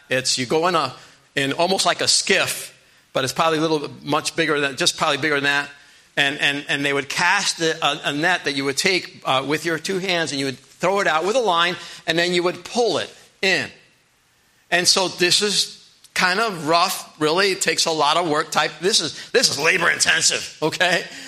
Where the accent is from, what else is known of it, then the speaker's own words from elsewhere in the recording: Maine, United States; I'm from Maine.